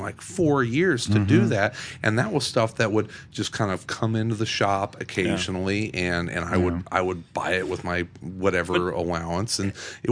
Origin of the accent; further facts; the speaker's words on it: Illinois, United States; I grew up in Southern Illinois, and so I had, there was like one damn comic shop